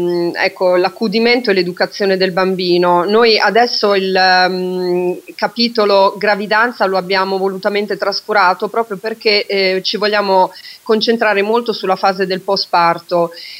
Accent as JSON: {"language": "Italian", "town": "Pesaro", "region": "Marche", "country": "Italy", "said": "Io sono di Pesaro."}